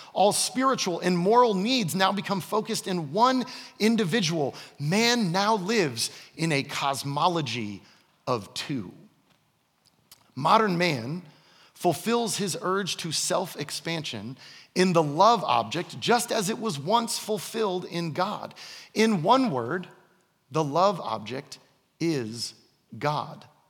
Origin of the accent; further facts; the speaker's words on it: Gainesville, Florida, United States; because I'm from Gainesville, Florida, and all my friends are diehard Florida fans.